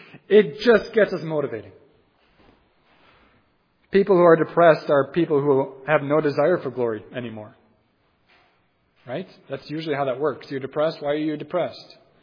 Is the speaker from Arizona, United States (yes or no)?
no; Wisconsin, United States; The glory of the Packers or the, I'm from Wisconsin, remember? The Brewers.